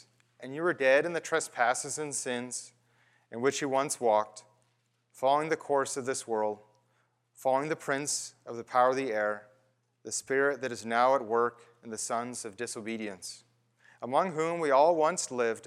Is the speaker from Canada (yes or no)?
yes; Timmins, Ontario, Canada; And I was born and raised in Timmins, which is not close to here. It's about 1,000 kilometers drive away to the north.